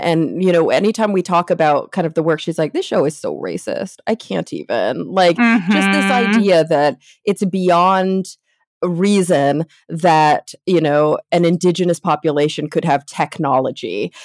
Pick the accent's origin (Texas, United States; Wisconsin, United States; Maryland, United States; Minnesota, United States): Texas, United States; I had it bad because I grew up in Texas, right? So I had that Texas textbook bias